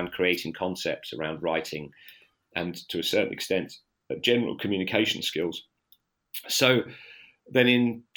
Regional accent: East Midlands, United Kingdom; now in Norwich, United Kingdom; I born and raised in Lincolnshire, and went to school in Peterborough. There, but for the bulk of my life, I lived in Norwich in Norfolk.

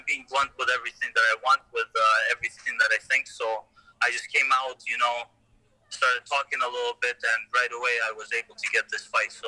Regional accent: Calgary, Alberta, Canada; And the first time I fought in my city, I fought in Calgary.

